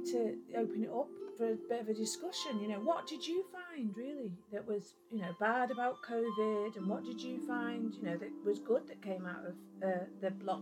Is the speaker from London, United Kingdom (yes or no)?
no; Stoke-on-Trent, West Midlands, United Kingdom; We are, yeah.